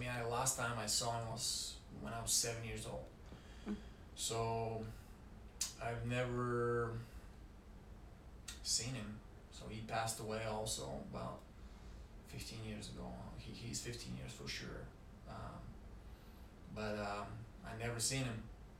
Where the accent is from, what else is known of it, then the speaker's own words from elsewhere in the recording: Bulgaria; moved away as an adult; now in United States; I am originally from Bulgaria. Went through high school and served 9 months in the military back home before I decided to jump on the plane and join University of Northern Iowa and get my degree there.